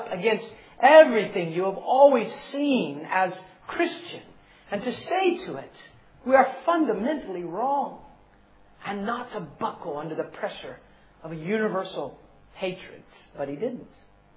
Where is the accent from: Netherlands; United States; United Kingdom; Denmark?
United States; Mississippi; So I'm from Mississippi. And I come all the way from Mississippi and I come to Wales.